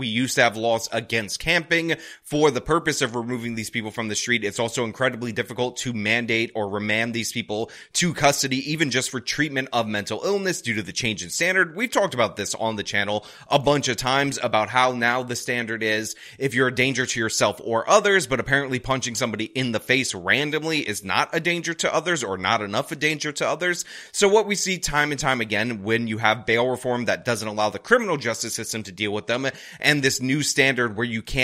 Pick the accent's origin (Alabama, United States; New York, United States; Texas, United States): New York, United States; as a New Yorker and as a world-class detective